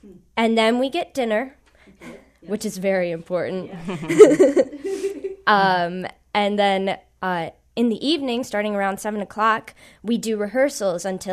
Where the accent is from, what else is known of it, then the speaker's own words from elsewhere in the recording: East Grand Rapids, Michigan, United States; Yeah, I'm from East Grand Rapids